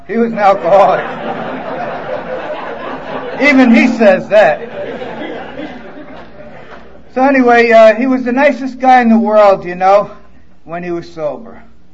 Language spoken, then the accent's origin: English; New York, United States; born there; Anyhow, I was born in New York because I wanted to be near my mom.